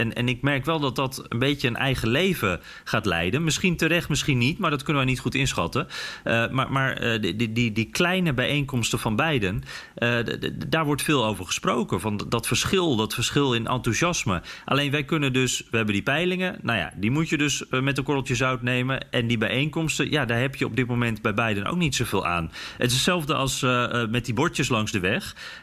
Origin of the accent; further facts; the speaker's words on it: Netherlands; Maar tegelijkertijd denk ik dat wij als Nederlanders toch wel hem eerder zouden denken van, wacht even, waarom is die man beter dan ik?